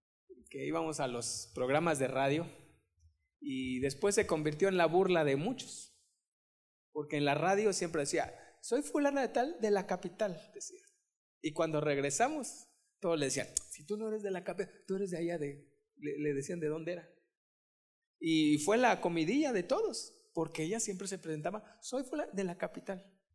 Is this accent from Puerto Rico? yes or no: no; Mexico; Es como en mi país, la mayoría del país no quiere mucho a los que son del Distrito Federal.